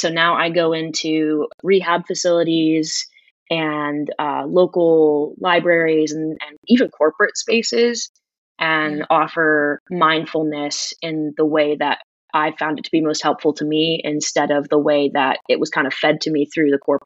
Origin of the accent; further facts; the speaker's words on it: Cleveland, Ohio, United States; now in Nashville, United States; I am from Cleveland, Ohio, originally, currently located in Nashville, Tennessee.